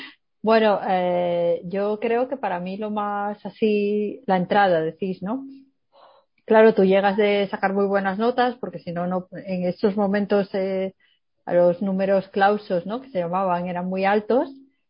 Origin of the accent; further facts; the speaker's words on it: Galicia, Spain; Es muy de anticiparse, yo no, yo soy gallega.